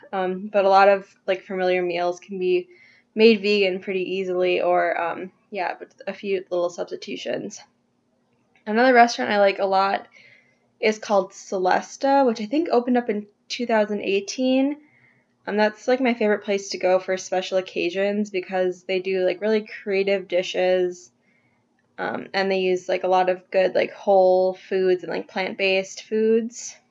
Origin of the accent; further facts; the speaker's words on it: Milwaukee, Wisconsin, United States; I'm 24 years old. I'm from Milwaukee.